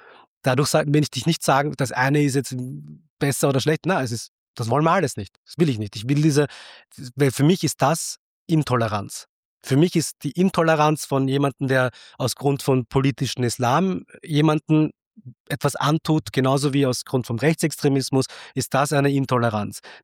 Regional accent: Vienna, Austria; in Simmering, wo ich aufgewachsen bin und teilweise in Favoriten, da war ich halt viel unterwegs.

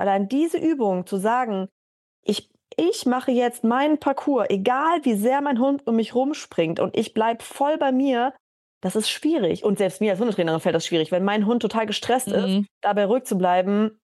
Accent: Ingelheim, Rhineland-Palatinate, Germany; Ingelheim, das ist in der Nähe von Mainz.

